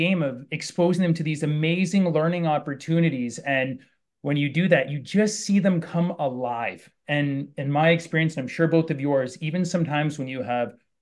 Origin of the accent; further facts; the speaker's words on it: London, Ontario, Canada; I'm from London, Ontario, Canada.